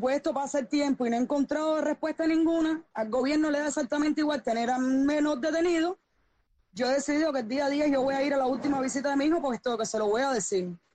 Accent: Havana, Cuba; Soy de La Habana, aquí de la calzada.

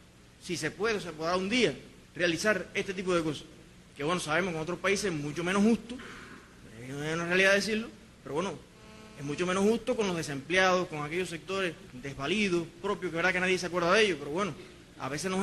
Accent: Puerto Padre, Las Tunas, Cuba; Yo soy del campo de Puerto Padre de Las Tunas. Y por tanto mi perspectiva, que vivo rodeado de cañaverales y demás

